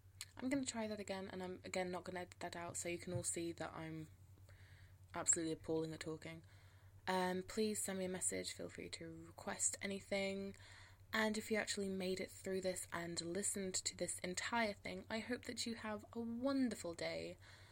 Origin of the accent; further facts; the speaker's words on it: England, United Kingdom; considering that I am English.